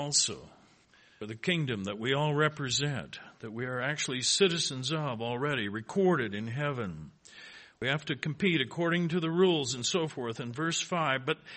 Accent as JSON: {"language": "English", "region": "South Dakota", "country": "United States", "said": "Keep in mind, we're from South Dakota."}